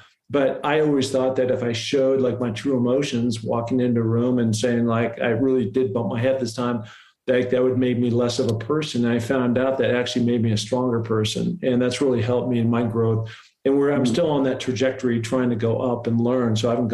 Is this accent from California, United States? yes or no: no; Seattle, Washington, United States; I'm from Seattle, and we were so excited because this was our first NFL franchise that was launching in the city